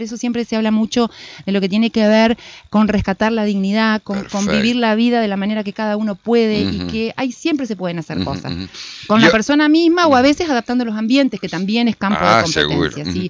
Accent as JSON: {"language": "Spanish", "town": "María Grande", "region": "Entre Ríos", "country": "Argentina", "said": "yo no soy de acá, soy de María Grande, estaba de paseo"}